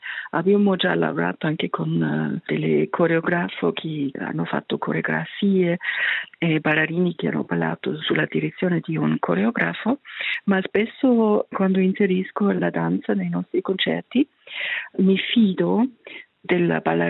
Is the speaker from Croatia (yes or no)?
no; Austria; now in Paris, France; Io sono austriaca, ma abito a Parigi da 30 anni, più di 30 anni adesso